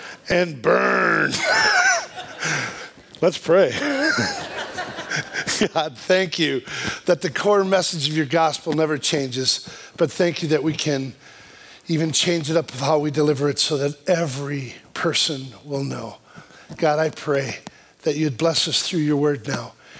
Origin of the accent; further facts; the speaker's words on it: Wisconsin, United States; I'm from Wisconsin. I didn't know it went above.